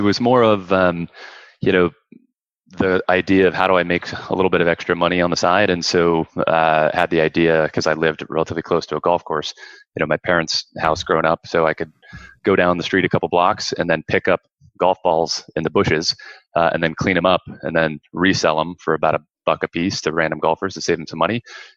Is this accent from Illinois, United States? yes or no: no; California, United States; Grew up in California.